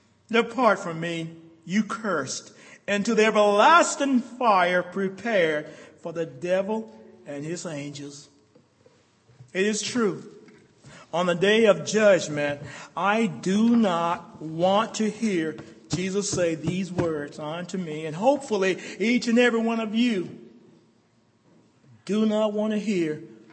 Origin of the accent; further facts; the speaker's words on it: Alabama, United States; It's an old phrase that we use growing up in Alabama as little kids